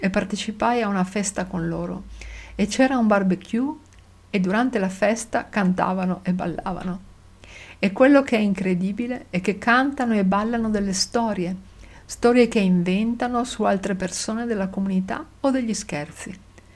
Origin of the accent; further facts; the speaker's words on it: Madagascar; Questo ha molto a che fare con il fatto che sono cresciuto in Madagascar.